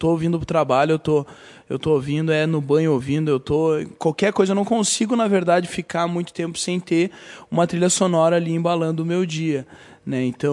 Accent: Rio Grande do Sul, Brazil; born there; mas também eu nasci no Rio Grande do Sul e eu tenho um pouco de conhecimento da cultura gaúcha.

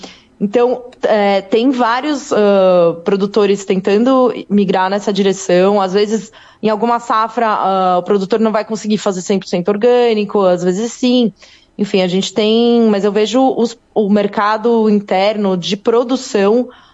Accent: São Paulo, Brazil; Olha, eu moro no sul, né? Mas eu sou de São Paulo

